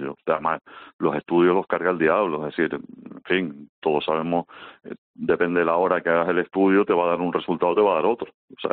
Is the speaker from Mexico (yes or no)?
no; Santa Cruz de Tenerife, Canary Islands, Spain; Yo soy chicharrero, llevo unos años fuera y hace unos meses vine a vivir.